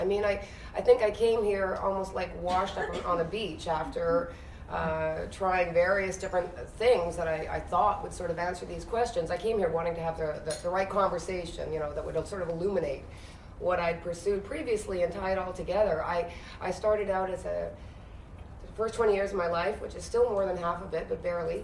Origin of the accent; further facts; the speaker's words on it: Vancouver, British Columbia, Canada; also born or lived in Quebec / Whitehorse; now in Montreal, Canada; I was born in Quebec in the rural, in the eastern townships, but we moved out west when I was really young. So it was in Vancouver that I went to acting school, and in Whitehorse.